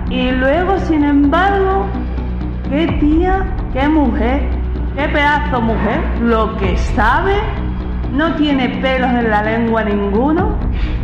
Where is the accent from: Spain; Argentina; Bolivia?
Spain; Lepe, Andalusia; Yo soy de Lepe.